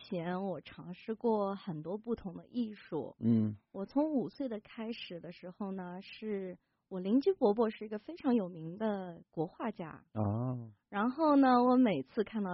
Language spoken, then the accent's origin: Chinese; China; 因为我成长在中国